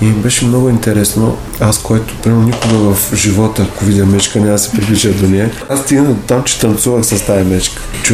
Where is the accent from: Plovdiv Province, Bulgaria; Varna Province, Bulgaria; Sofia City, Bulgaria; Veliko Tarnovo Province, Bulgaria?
Varna Province, Bulgaria; Varna; Аз съм роден във Варна, около къщи имаше много кина. И си спомням като дете